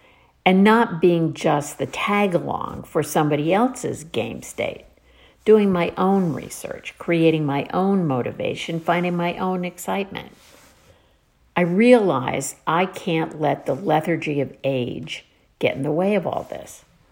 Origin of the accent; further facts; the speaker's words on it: Massachusetts, United States; She's from California. I'm from Massachusetts.